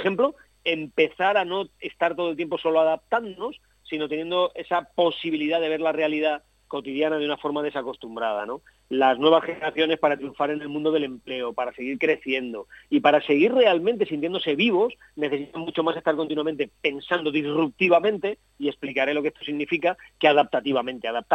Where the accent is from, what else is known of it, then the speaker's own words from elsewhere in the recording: Aspe, Valencian Community, Spain; Compartiéndolo en mi pueblo, ¿no? Es lo que me une al pueblo, aunque me pille muy lejos casi todos los días de vosotros, ¿no?